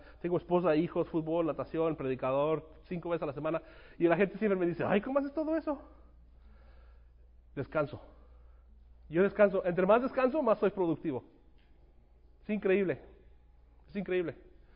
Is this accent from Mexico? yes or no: yes; Mexico; Yo soy mexicano, nunca va a cambiar